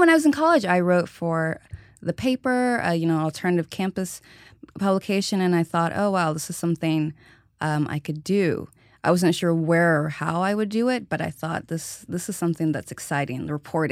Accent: Houston, Texas, United States; born there; Well, actually, I was born in Houston, Texas. My parents, who are both Nigerian, each emigrated to the U.S.

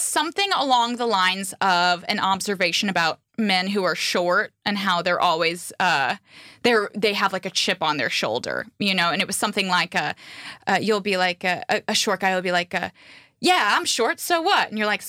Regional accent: Indiana, United States; I look like everybody else, you know, and I'm from Indiana.

